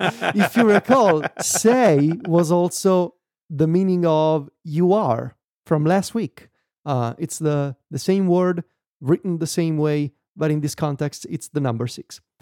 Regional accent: Rome, Lazio, Italy; accent: Roman; So the way that I said it is my Roman accent.

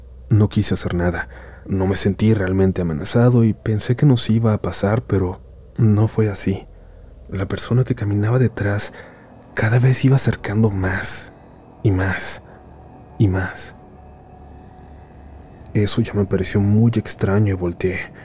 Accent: Monterrey, Nuevo León, Mexico; soy de Monterrey.

